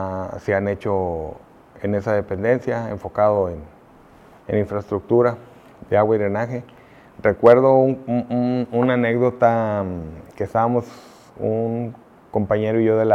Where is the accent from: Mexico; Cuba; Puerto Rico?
Mexico; Poza Rica, Veracruz; also born or lived in Puebla; now in Monterrey, Mexico; Fíjate que yo terminé la prepa de 3 años, soy de Poza Rica, Veracruz, y me fui a Puebla 1.5 años, casi 2. De ahí decidí venirme a Monterrey